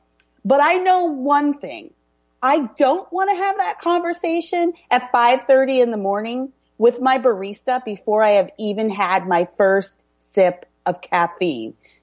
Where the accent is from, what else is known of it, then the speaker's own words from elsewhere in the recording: Canada; I'm Canadian too.